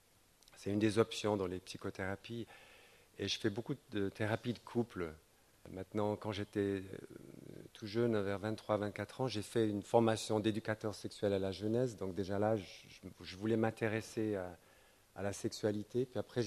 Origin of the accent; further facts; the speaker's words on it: Switzerland; born there; Je suis british au départ, mes deux parents sont anglais et je suis né en Suisse. Alors je suis suisse plus ou moins, mais les Suisses ne donnent pas la nationalité, donc en fait je suis un vrai anglais, j'ai encore le passeport.